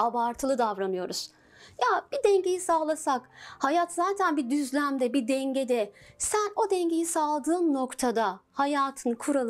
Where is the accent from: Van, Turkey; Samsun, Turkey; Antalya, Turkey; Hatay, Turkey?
Samsun, Turkey; born there; 1980 Samsun doğumluyum.